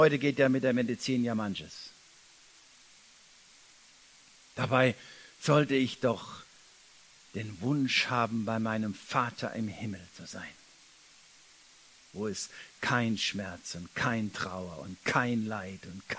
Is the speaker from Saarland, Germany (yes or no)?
yes; Saarland, Germany; Auch als Saarländer